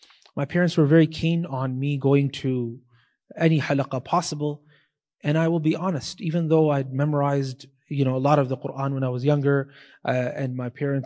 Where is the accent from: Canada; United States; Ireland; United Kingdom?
Canada; Toronto, Ontario; a lot of us growing up in Canada, in Toronto